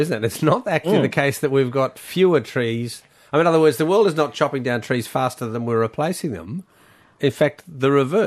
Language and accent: English; Tasmania, Australia; I grew up with them in Tasmania